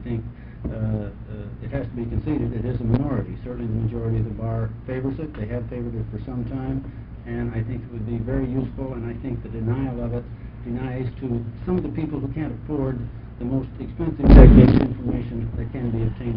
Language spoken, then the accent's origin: English; Portland, Oregon, United States; I'm an attorney from Portland, Oregon, a member of the Oregon State Bar, testifying for the Oregon State Bar.